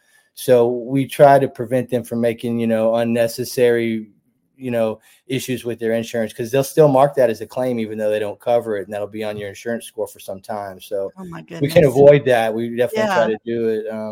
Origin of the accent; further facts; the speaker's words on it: Florida, United States; also born or lived in Atlanta / Birmingham / Calera; I grew up in South Florida, me personally. Lived in Atlanta, lived in Birmingham, lived in Calera before this